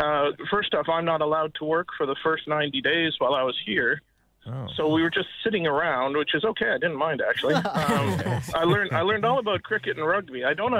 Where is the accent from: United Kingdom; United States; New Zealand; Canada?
Canada; because I'm from Canada, I'm a low-risk immigrant